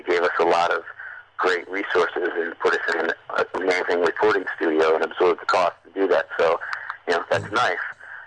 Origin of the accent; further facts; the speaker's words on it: New York City, New York, United States; we are from New York City, and we consider ourselves a New York City band.